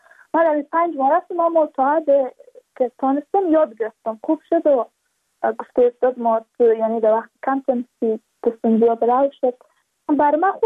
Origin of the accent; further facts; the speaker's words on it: Badakhshan, Afghanistan; چون ما از بدخشان هستیم